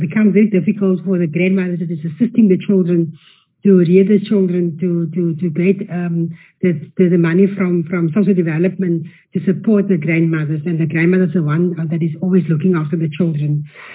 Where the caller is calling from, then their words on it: Bloemfontein, Free State, South Africa; Chair, I'm coming from Bloemfontein in the Free State.